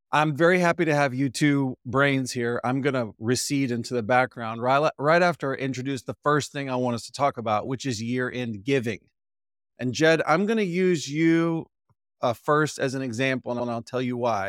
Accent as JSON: {"language": "English", "town": "Houston", "region": "Texas", "country": "United States", "tie": "born or raised there", "said": "So in my mind, growing up in Houston, Texas, I just assumed that the Columbus Zoo is the greatest zoo the world has ever known"}